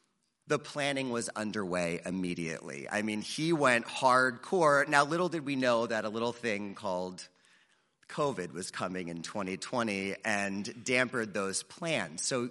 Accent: Florida, United States; I'm a Jew from South Florida, so the closest I ever really got to holiday cheer was seeing some lights up a palm tree in 90-degree weather.

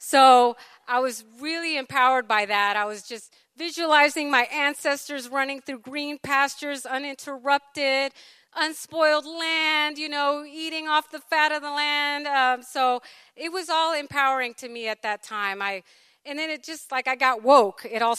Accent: Houston, Texas, United States; also born or lived in Phoenix / California / Washington; I was born in Phoenix, Arizona, lived in California, Washington State, lived in a car for 2 weeks. So that's how we rolled. But yeah, I grew up in Houston, really.

